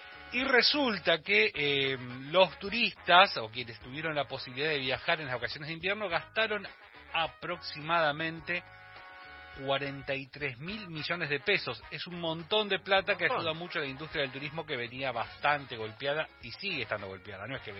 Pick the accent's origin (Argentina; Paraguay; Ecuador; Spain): Argentina; Bahía Blanca, Buenos Aires Province; yo que vengo de Bahía Blanca